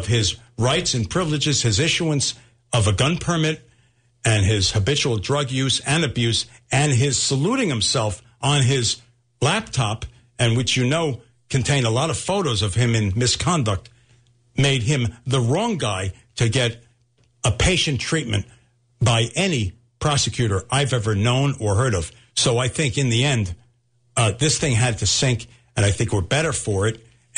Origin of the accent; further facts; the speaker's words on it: United States; I have to tell you, as an American, as one who's tried to uphold the law